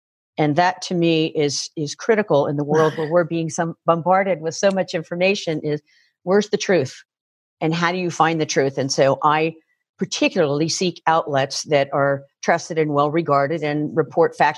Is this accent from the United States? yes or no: yes; United States; now in outside the United States; living outside the United States really caused me to think differently about who I am as an American